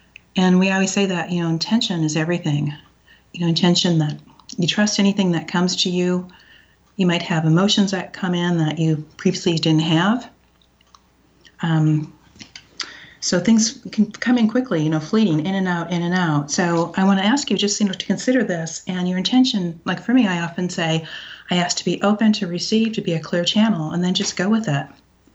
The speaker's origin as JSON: {"language": "English", "region": "Michigan", "country": "United States", "tie": "born or raised there", "said": "When I was growing up in Michigan, we had, you know, dogs and cats and hamsters and turtles and all kinds of animals"}